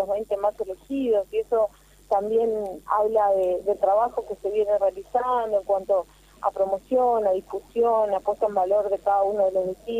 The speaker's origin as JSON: {"language": "Spanish", "town": "La Paz", "region": "Entre Ríos", "country": "Argentina", "tie": "born or raised there", "said": "No, yo soy nacida en La Paz y estuve trabajando los últimos 6 años como directora de turismo en Concepción del Uruguay."}